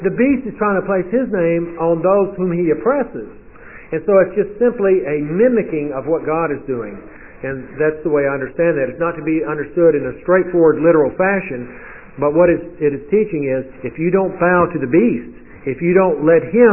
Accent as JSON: {"language": "English", "region": "Deep South", "country": "United States", "said": "I'm from the Deep South. That's not my normal mood."}